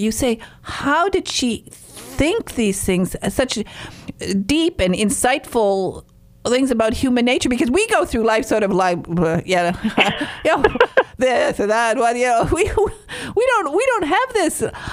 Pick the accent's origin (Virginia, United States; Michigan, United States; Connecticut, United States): Michigan, United States; moved away as an adult; now in England; When I was 21, I moved from Michigan. I moved to England and bought a house 30 minutes from Steventon.